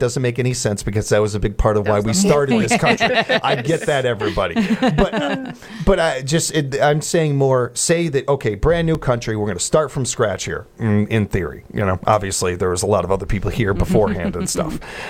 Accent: United Kingdom; just because I'm British, I don't feel like I have to do this.

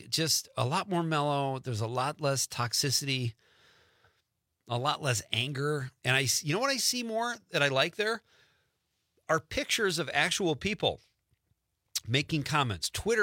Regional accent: Marinette, Wisconsin, United States; And then we have Sean Katzback from Marinette, Wisconsin, my hometown, my hood.

